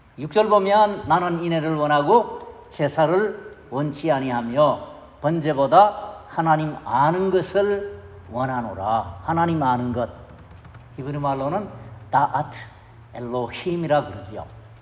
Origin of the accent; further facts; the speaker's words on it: Gyeongsang, South Korea; 저도 경상도 사람인데 투박하기 이를 데 없습니다.